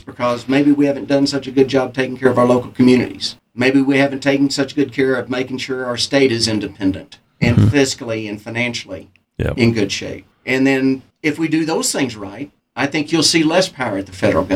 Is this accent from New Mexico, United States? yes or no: yes; Clovis, New Mexico, United States; now in Hobbs, United States; Yeah, I grew up in Clovis, graduated Clovis High School in 1973, and then Vicki and I moved our young family to Hobbs in 1978